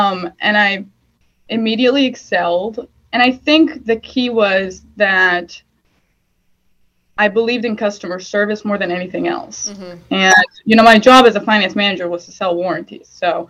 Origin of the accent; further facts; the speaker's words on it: Iraq; now in United States; my family has migrated to the United States in 2006. So I'm from Iraq.